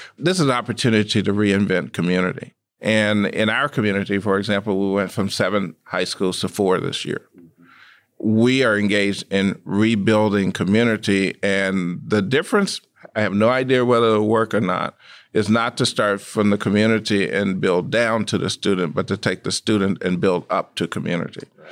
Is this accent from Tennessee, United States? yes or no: no; Mississippi, United States; I'm from Mississippi, and I told you the story of integration in Mississippi.